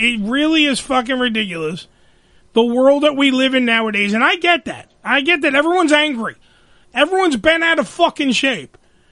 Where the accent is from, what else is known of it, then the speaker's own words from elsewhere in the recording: New York, United States; And then, I'm from New York. This is a New York fucking show.